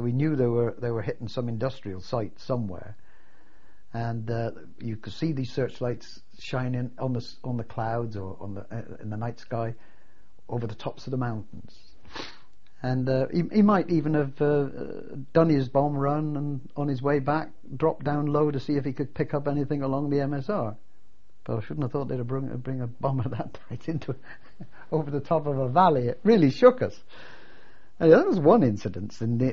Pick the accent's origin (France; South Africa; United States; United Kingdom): United Kingdom; Though, as British troops, we sort of stuck together more.